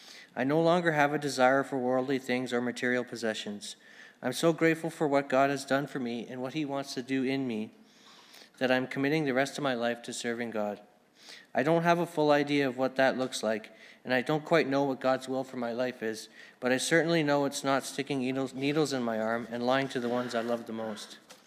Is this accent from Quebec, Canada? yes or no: no; London, Ontario, Canada; born there; now in Alberta, Canada; I'm 24 years old, and I've been in Teen Challenge Alberta for 5 months. I was born in London, Ontario, with very loving parents and an older brother. I was not raised Christian